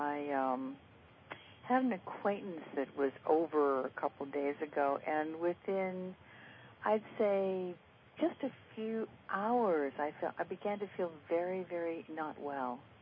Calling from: Kankakee, Illinois, United States; Chicago, Kankakee area.

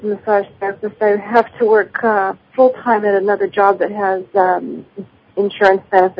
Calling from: California, United States; From the Sacramento Valley.

